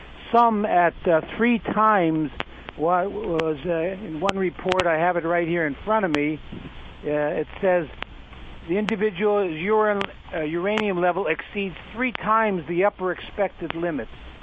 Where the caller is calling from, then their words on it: Kurtistown, Hawaii, United States; I'm here from Kurdistown, Hawaii, on what's known as the Big Island, 10 miles from the city of Hilo.